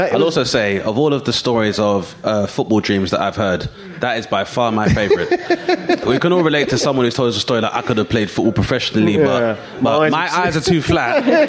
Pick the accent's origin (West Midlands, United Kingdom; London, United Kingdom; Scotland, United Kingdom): London, United Kingdom; I grew up in Southeast London